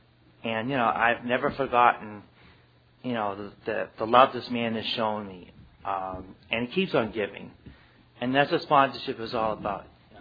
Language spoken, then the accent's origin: English; Arlington, Massachusetts, United States; an alcoholic, and I'm from Arlington, Massachusetts.